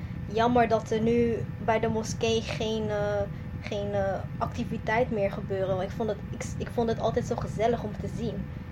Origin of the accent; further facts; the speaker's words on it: Abu Dhabi, United Arab Emirates; Ik ben half Maleis, half Indonees en ik ben opgegroeid in Abu Dhabi.